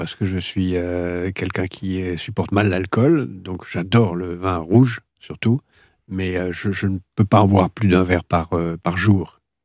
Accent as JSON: {"language": "French", "country": "Algeria", "tie": "born there", "said": "En Algérie, oui. Je suis né en Algérie."}